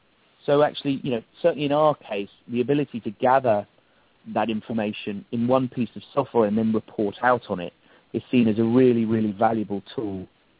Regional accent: England, United Kingdom; moved away; coming over from the UK is, you know, we have the National Health Service, which, as an Englishman, one spends one's life knocking and slagging off.

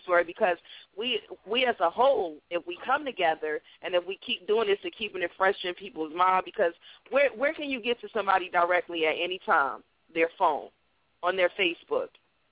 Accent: New Jersey, United States; I'm from Jersey.

